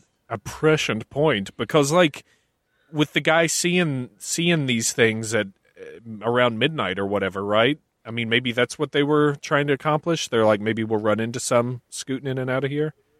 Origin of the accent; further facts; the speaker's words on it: Kentucky, United States; Kentucky!